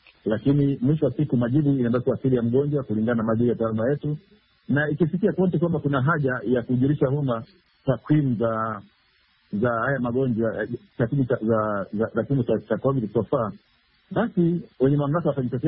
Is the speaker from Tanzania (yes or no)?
yes; Tanzania; mimi naongea kama Mtanzania